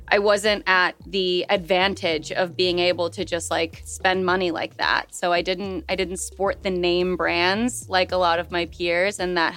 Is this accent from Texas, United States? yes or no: yes; San Antonio, Texas, United States; also born or lived in India; You know, I grew up in Texas, in San Antonio. But before that, my entire family was born in India, including me. We immigrated when I was maybe like 2 years old.